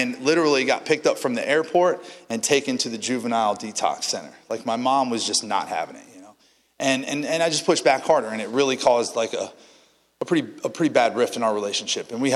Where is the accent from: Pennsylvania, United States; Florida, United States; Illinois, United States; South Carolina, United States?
Florida, United States; Tampa; I'm from Tampa. I was born and raised south of Gandy.